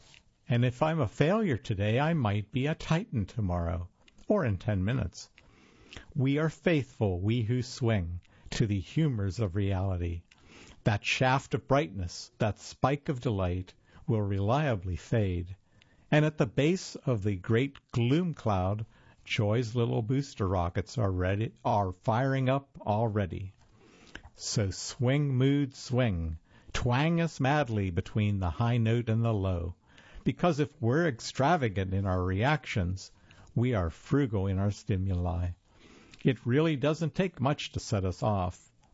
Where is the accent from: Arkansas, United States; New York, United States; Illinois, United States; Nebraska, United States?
Arkansas, United States; Rogers; I was getting ready to drive from Charlottesville, Virginia, about 18 hours west to my hometown of Rogers, Arkansas, to visit family.